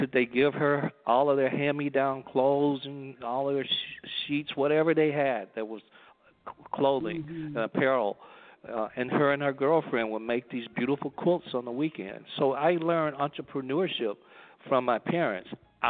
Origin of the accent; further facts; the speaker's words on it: Gaston, the South, United States; we call it the country, in the South where I grew up in Gaston.